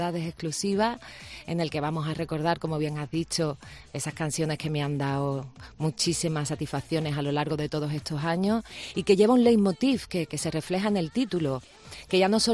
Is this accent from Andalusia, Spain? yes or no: yes; Cádiz, Andalusia, Spain; En Cádiz, bueno, aparte de que es mi tierra y que cada vez que voy es como respirar aire fresco y además nostalgia y volver a tus raíces, ¿no?